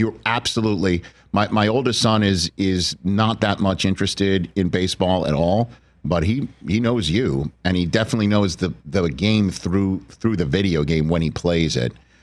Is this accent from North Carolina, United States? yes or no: no; Staten Island, New York, United States; I had that on my wall growing up in Staten Island.